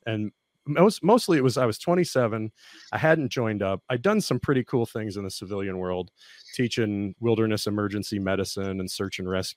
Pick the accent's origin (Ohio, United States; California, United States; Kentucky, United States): Kentucky, United States; I'm from Kentucky. When you're from the Guard, they try to send you to whatever phase two site is closest to your home state